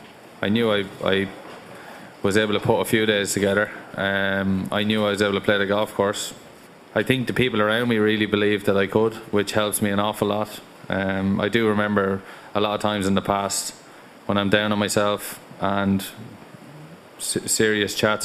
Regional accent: Ireland; I'm Irish. I grew up holing putts on the putting green back home to win the Open.

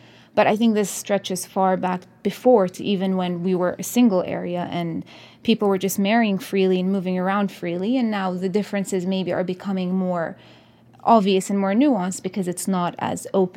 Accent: Jerusalem, Jerusalem District, Israel; born or raised there

